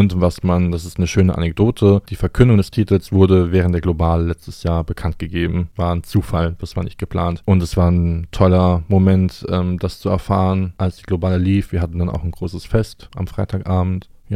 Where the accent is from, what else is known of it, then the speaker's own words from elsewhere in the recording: Rhineland-Palatinate, Germany; now in Bremen, Germany; Ich bin kein Bremer. Ich komme aus Rheinland-Pfalz ursprünglich, wohne jetzt aber in Bremen seit 2016. Also in 2 Jahren habe ich ein ziemliches Jubiläum. und ich, genau, lebe sehr gerne in Bremen.